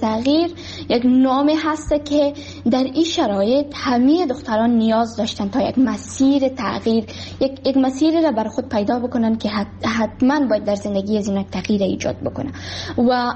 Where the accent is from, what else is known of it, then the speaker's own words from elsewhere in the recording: Kabul, Afghanistan; also born or lived in Baghlan; من در سال 2005 در ولایت بغلان بدون دنیا آمدم و درس‌های ابتدایی خود را همچنان در کابل خواندم